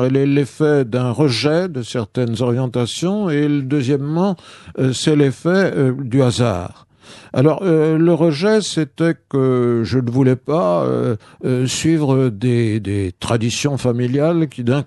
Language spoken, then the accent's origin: French; Paris, Île-de-France, France; born there; Je suis né à Paris, de parents nés à Paris, de grands-parents qui pour la moitié étaient nés à Paris. Et qui avaient des attaches. D'un côté de ma mère, c'était la Bretagne, de l'autre côté de mon père, c'était les Vosges. Mais j'étais l'enfant de deux Parisiens vraiment viscéraux